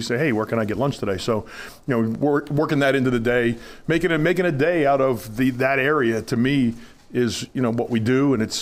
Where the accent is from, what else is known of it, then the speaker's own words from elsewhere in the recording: New Jersey, United States; And understand, you guys understand my background. I'm from New Jersey, right?